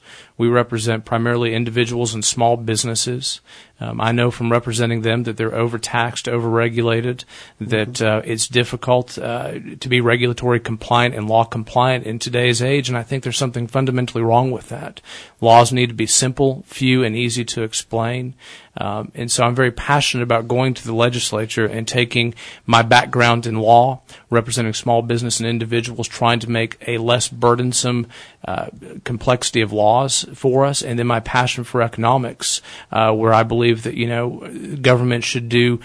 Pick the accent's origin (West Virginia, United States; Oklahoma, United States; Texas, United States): Texas, United States; Lubbock; I was born in Lubbock. I'm from Lubbock. I went to Monterey High School. I was an ag boy.